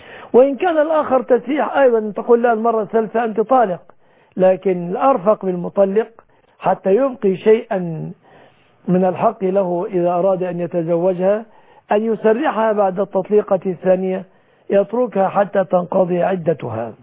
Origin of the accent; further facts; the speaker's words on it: Egypt; في بلادنا مصر